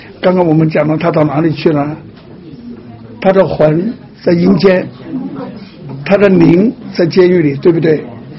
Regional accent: China; 就是我们中国人的遗传

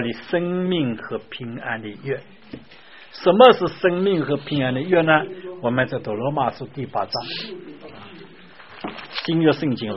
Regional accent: China; 像我们本来不是犹太人嘛啊，哎，我们是中国人，是汉族人啊

